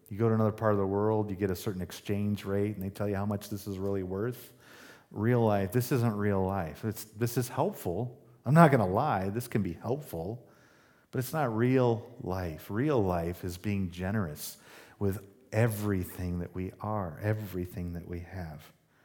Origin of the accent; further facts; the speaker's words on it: Kansas, United States; Well, we're from, you know, the Kansas City side